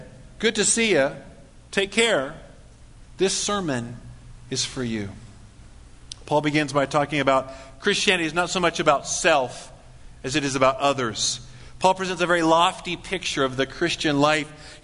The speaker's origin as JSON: {"language": "English", "town": "Paradise", "region": "California", "country": "United States", "tie": "born or raised there", "said": "when I was 8 years old, growing up in Paradise, California, my family decided to go roller skating."}